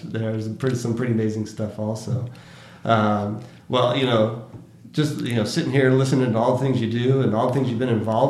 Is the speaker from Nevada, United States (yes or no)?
yes; Las Vegas, Nevada, United States; I was born and raised in Vegas, and so clear on the west side of town